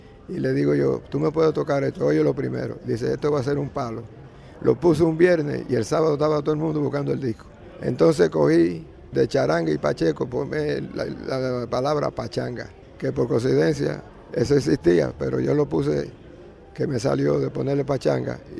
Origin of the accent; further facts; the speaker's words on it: New York City, New York, United States; Yo me crié en el Bronx, donde estaban los clubs más populares.